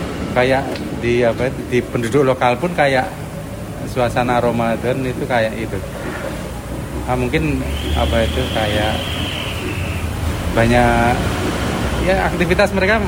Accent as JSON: {"language": "Indonesian", "town": "Lamongan", "region": "East Java", "country": "Indonesia", "said": "Asli Lamongan."}